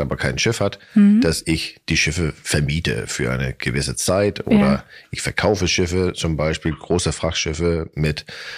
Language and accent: German; Denmark; Das war, als ich in Dänemark, also ich komme aus Dänemark, auf der Handelsschule war